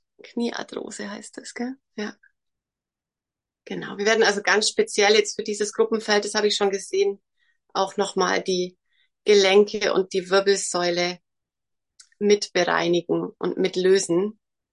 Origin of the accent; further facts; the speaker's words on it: Bavaria, Germany; Ich komme aus dem Allgäu, bin Mama von zwei wundervollen Kindern.